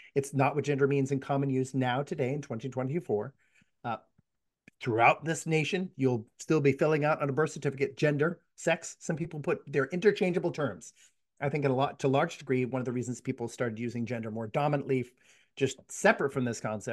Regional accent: Ireland; now in United States; Again, I have a bias of being an Irish person, and then being here in the United States

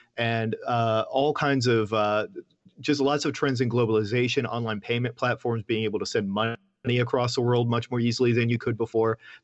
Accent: Atlanta, Georgia, United States; So I grew up in Atlanta, in Georgia, and my father played in bands and did martial arts and stuff.

